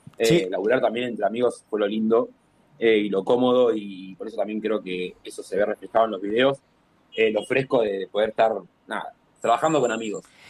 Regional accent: Tigre, Buenos Aires Province, Argentina; now in Mar del Plata, Argentina; Yo soy en verdad de la provincia de Tigre y ahora sí vivo hace un tiempo en Mardel y soy también. Soy mitad y mitad, la verdad que mitad y mitad, porque mucho tiempo en Buenos Aires, como también en Mar del Plata. Tengo mitad familia allá, mitad acá

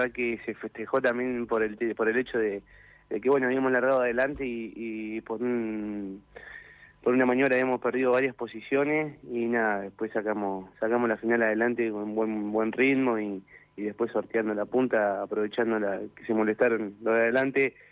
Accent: Lobos, Buenos Aires Province, Argentina; Bueno, mira, yo soy de Lobos.

